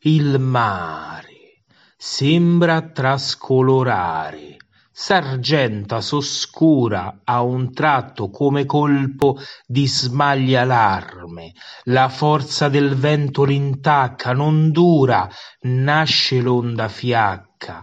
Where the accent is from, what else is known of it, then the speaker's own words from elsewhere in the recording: Rome, Lazio, Italy; sono di Roma e questo è il mio contributo audio